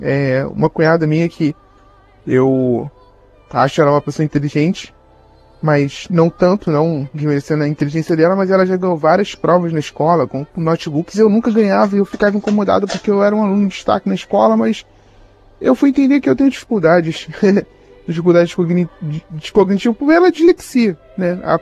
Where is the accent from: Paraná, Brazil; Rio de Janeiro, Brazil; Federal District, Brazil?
Rio de Janeiro, Brazil; tenho 31 anos, sou aqui do Rio de Janeiro.